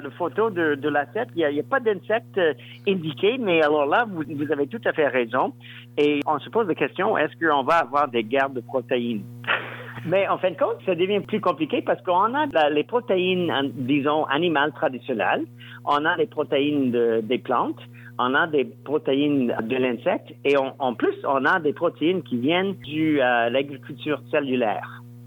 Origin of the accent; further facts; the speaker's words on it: Saskatchewan, Canada; Moi, je viens de la Saskatchewan, mais alors là, on traverse tout le Canada.